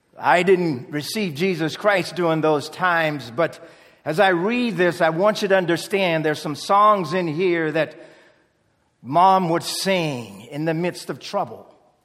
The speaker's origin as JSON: {"language": "English", "town": "Newport News", "region": "Virginia", "country": "United States", "tie": "born or raised there", "said": "when I grew up in Virginia and Newport News. And we call that the South, but we don't call it the Deep South."}